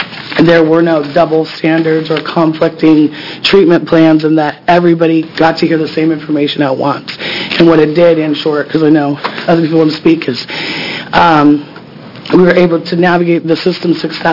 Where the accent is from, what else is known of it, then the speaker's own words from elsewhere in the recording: Oregon, United States; I'm from Multnomah County